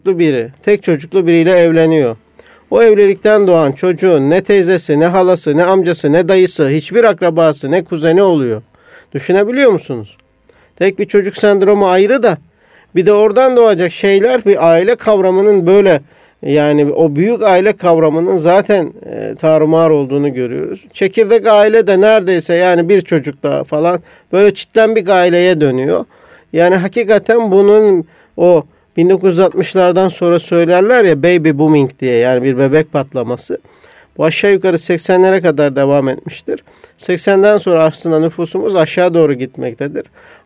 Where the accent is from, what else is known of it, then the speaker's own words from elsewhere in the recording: Istanbul, Turkey; İstanbul'da da biz de doğduk, büyüdük.